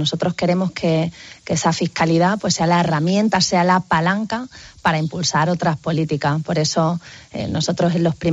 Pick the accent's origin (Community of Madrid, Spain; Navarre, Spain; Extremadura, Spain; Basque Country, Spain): Extremadura, Spain; elaborado de la mano de los extremeños, 861 medidas consensuadas con cada sector económico y social de mi tierra